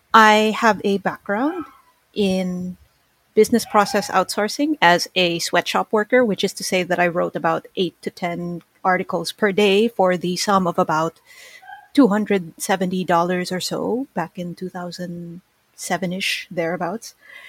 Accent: Philippines; I am a Filipino living in the Philippines, and for the most part, like most Filipinos, I am of mixed Chinese, Spanish, and indigenous Filipino ancestry.

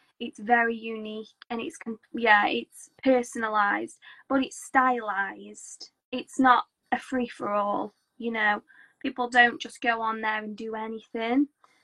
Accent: Stoke-on-Trent, West Midlands, United Kingdom; now in Bournemouth, United Kingdom; because I live in Bournemouth now. I'm from Stoke originally, but I live in Bournemouth, right at the bottom, by the sea.

